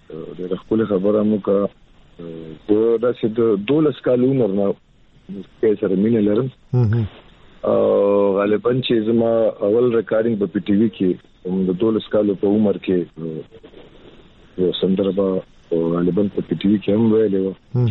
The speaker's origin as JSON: {"language": "Pashto", "town": "Peshawar", "region": "Khyber Pakhtunkhwa", "country": "Pakistan", "tie": "born or raised there", "said": "پلارم د پیښور پیداوار پیښور کې دغه سیمونږ هم پیښور کې پیدا شوي وو دلته لوی شوي وو"}